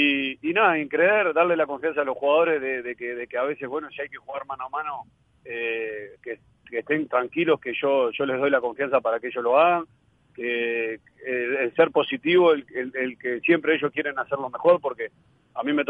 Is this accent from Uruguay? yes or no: yes; Montevideo, Uruguay; me crié en La Teja, soy del barrio, conozco a Progreso, soy hincha del club